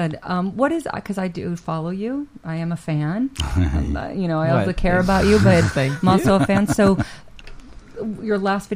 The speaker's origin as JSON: {"language": "English", "region": "Texas", "country": "United States", "tie": "born or raised there", "said": "When my cousin, who I grew up with in Texas, saw him, she goes"}